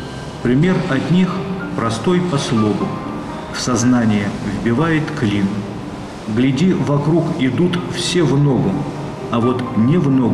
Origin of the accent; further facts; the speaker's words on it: Tomsk, Tomsk Oblast, Russia; Родился в Томске, студенческий научный город, где и получил и среднее образование, и высшее техническое образование в Политехническом институте.